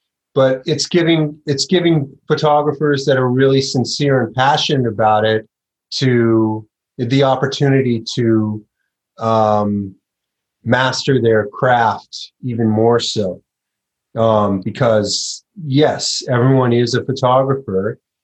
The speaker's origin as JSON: {"language": "English", "town": "Los Angeles", "region": "California", "country": "United States", "tie": "born or raised there", "said": "Well, I grew up in Los Angeles, so, and yoga was really coming of age when I was in high school and college."}